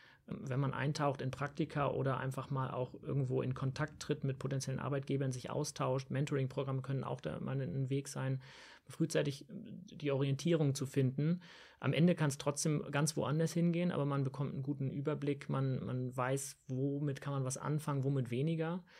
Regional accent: Germany; und dann stellt sich raus, ach, wir kommen ja beide aus Deutschland.

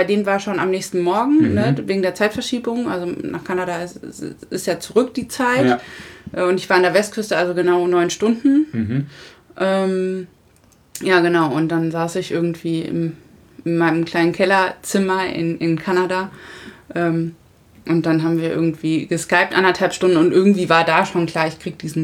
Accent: Lower Saxony, Germany; ich bin ja auf dem Dorf letztendlich groß geworden, im südlichen Niedersachsen.

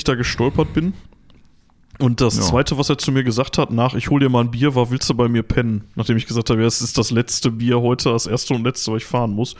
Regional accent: Gladbeck, North Rhine-Westphalia, Germany; Gut, ich bin jetzt auch schon ewig raus aus Gladbeck.

